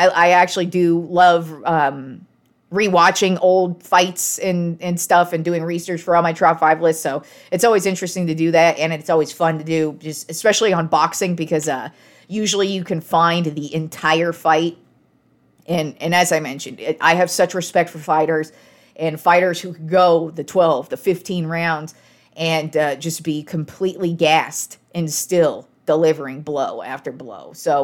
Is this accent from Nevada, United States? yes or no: yes; Reno, Nevada, United States; when I lived in Reno, growing up in Reno, nobody came to Reno.